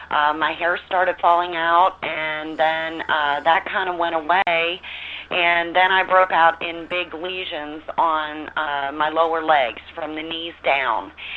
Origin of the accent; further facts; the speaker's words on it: Gulf Shores, Alabama, United States; I'm from Gulf Shores, Alabama, near Gulf Shores, Alabama, and basically I'm a resident